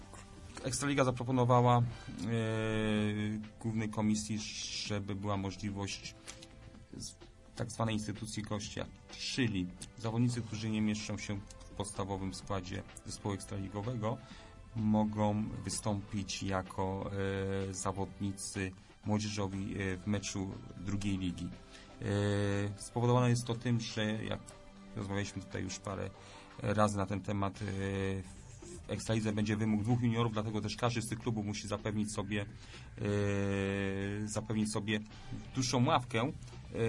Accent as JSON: {"language": "Polish", "region": "Greater Poland Voivodeship", "country": "Poland", "said": "Jako Wielkopolanin był Ostrów, było Leszno i było Gniezno."}